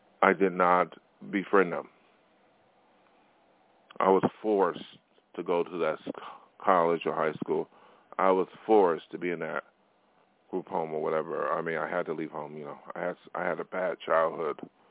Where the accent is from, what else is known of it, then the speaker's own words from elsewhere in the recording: Buffalo, New York, United States; if they did come out here from Buffalo, from my hometown